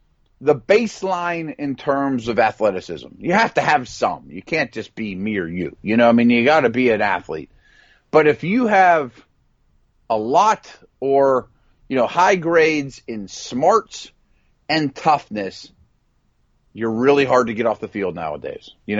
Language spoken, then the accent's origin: English; Pittsburgh, Pennsylvania, United States; they watch Brian O'Neill from my hometown here, Pitt